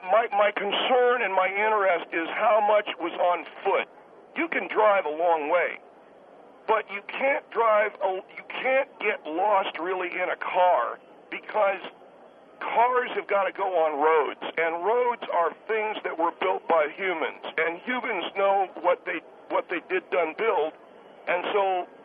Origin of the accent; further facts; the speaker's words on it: California, United States; Well, I graduated from MIT, but I'm originally from California.